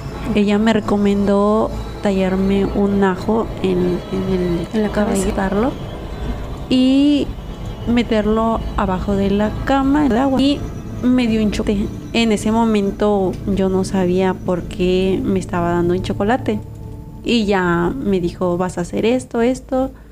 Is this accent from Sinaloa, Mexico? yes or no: no; Guerrero, Mexico; now in Tijuana, Mexico; actualmente yo soy de Guerrero, radico en Tijuana, tengo 8 meses aquí